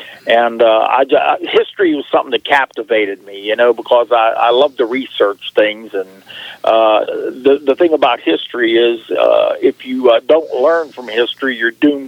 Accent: Belle Vernon, Pennsylvania, United States; Well, I was raised in Belle Vernon, Pennsylvania, in a little village called Fairhope. And I grew up there, and then after I got married and moved, we lived in several different places.

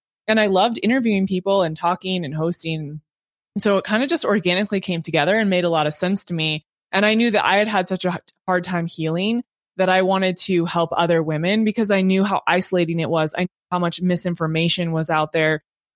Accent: Temecula, California, United States; also born or lived in Spokane; yeah, I actually only lived in Spokane until I was 3, and then we moved to Southern California. So I grew up in Temecula, which is like 2.5 hours away from USC.

